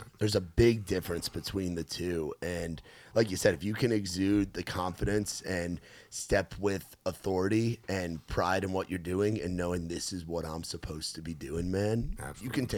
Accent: New York, United States; I'm from New York, so I grew up kind of around it, not in the city or in a neighborhood where guys were coming out

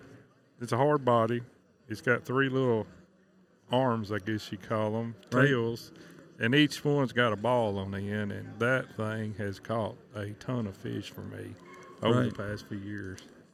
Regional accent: Tennessee, United States; I guess y'all can tell I'm from Tennessee.

